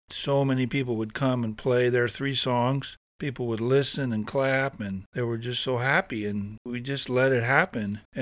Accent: San Francisco, California, United States; I grew up in San Francisco going to great restaurants, great bread. My mom's from England, so I've been to Europe a bunch of times as a kid.

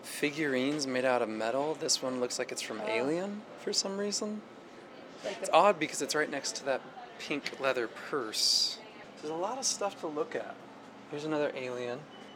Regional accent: Pendleton, Oregon, United States; I'm from Oregon originally, from Pendleton.

